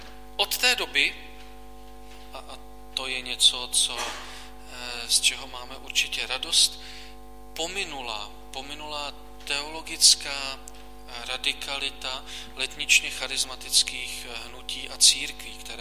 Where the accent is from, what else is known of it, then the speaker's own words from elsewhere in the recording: Brno, South Moravian Region, Czechia; U nás v Brně